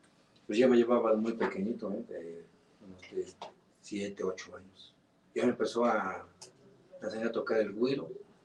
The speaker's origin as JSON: {"language": "Spanish", "town": "Huamantla", "region": "Tlaxcala", "country": "Mexico", "tie": "born or raised there", "also_born_or_lived": "Mexico City", "said": "yo directamente nací en el DF, en México. Mi papá es de aquí, originario de Huamantla, mi mamá de Zacatlán. A Dios gracias, todavía los tengo. Y desde muy chico me vine para acá, para Huamantla"}